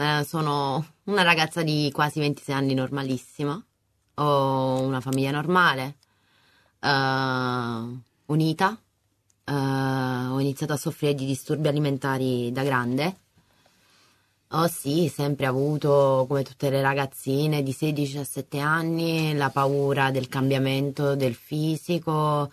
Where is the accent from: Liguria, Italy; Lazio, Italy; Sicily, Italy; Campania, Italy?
Campania, Italy; Naples; now in Varese, Italy; vengo da Napoli, arrivo a Varese proprio per la mancanza di presidi adatti